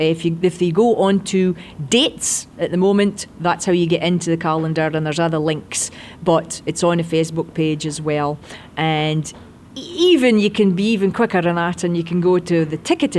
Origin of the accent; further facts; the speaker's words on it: Aberdeen, Scotland, United Kingdom; I have lived here since 1991, and I was born here in Aa, so I am proud of my city.